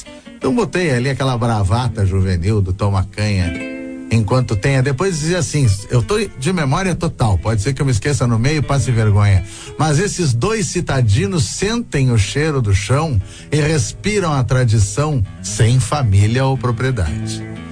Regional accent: Rio Grande do Sul, Brazil; Porque eu nasci no Ernesto Dornelles. A cria da Azenha na esquina com a Ipiranga.

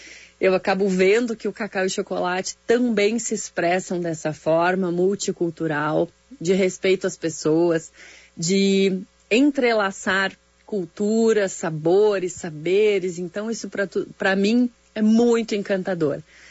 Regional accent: Rio Grande do Sul, Brazil; eu não posso dispensar contar que sou gaúcha, mas antes de tudo sou uma brasileira

